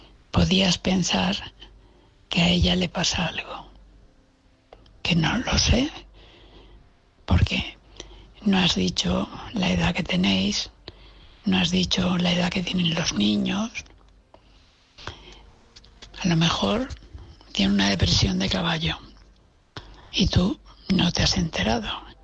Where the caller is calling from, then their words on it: Valencia, Valencian Community, Spain; de Valencia.